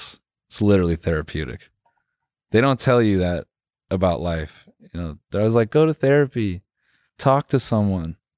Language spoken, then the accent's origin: English; Benson, North Carolina, United States; I am from Raleigh. I'm just playing, man. I'm from Benson.